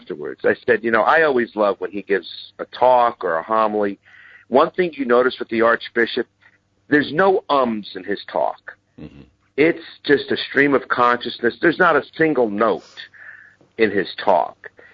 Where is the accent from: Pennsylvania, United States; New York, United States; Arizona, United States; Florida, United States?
New York, United States; now in Mobile, United States; growing up in New York, the only time I saw a bishop was at confirmation